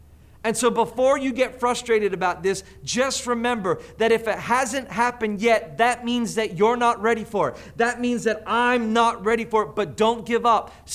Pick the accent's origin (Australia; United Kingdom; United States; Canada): Australia; also born or lived in Philippines / Perth, Australia; I am Australian. Again, if you don't know my story, I am Aussie. In fact, I'm half Aussie, half New Zealander, but I was born here in the Philippines. I went to an American school, and I lived in Perth for 7 years.